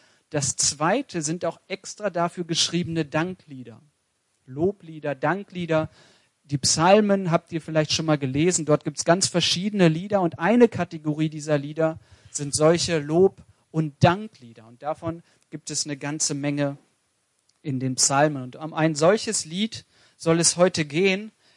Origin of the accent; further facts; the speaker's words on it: Bielefeld, North Rhine-Westphalia, Germany; Ich komme ja eigentlich aus Bielefeld, dort bin ich groß geworden, bin trotzdem Bayern-Fan